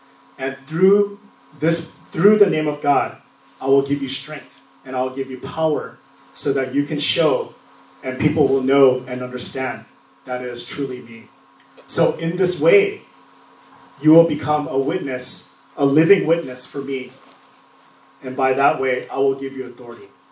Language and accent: English; Texas, United States; also born or lived in Seattle, United States; So I shared like last night when I grew up in Texas, and then when I moved to Seattle, it was the first time I saw so much diversity